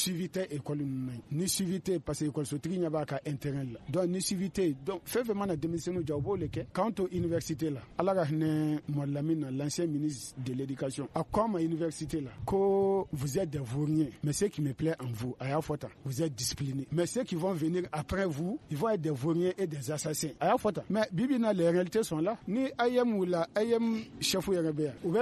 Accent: Mali; nous sommes tous des Maliens, nous sommes tous des Africains.

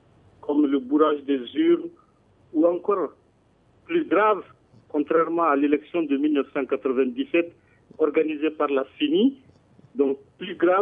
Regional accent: north, Mali; Moi, je suis ressortissant du Nord.

